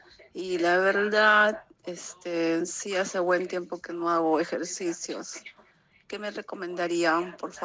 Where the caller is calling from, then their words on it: Lima, Peru; soy de Perú, Lima.